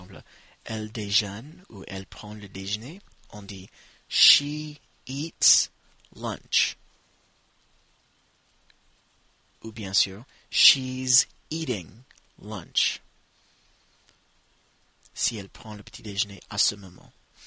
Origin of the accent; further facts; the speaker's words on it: United States; French is a second language; je suis américain